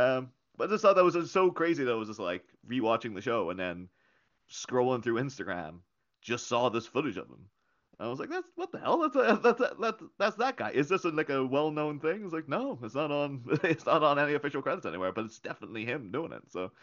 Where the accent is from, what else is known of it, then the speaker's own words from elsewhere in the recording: Ireland; obviously I grew up in Ireland, and then we got all the English TV